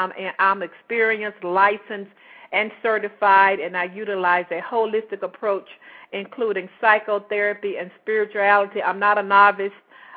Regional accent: Chattanooga, Tennessee, United States; I just returned from Chattanooga, Tennessee, which is my hometown. And for those of you who are not familiar with this area, it's about 2 hours away from Atlanta

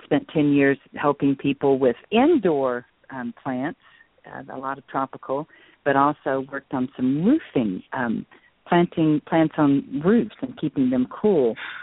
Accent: Brenham, Texas, United States; I was raised in Brenham, Texas, on a farm, and Mama always had a big garden with juicy vegetables

